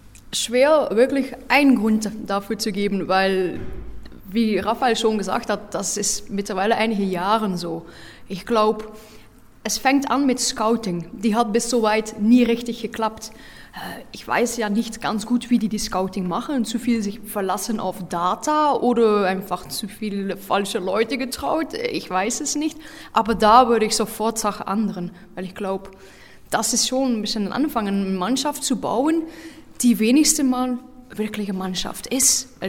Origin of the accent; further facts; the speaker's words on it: Temse, Flanders, Belgium; ich komme aus Temse, das ist Partnerstadt von Olpen und das hat alles mit Karneval zu tun.